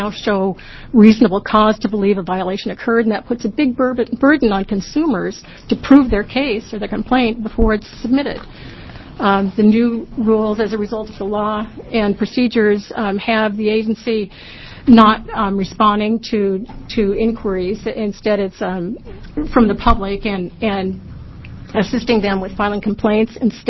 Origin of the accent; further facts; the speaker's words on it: West Linn, Oregon, United States; I'm from West Lynn.